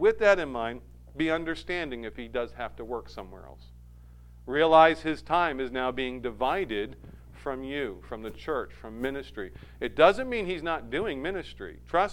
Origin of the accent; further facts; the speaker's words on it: New England, United States; Now, I'm from New England. My dad served at Manchester Baptist Church for many years when I was a kid.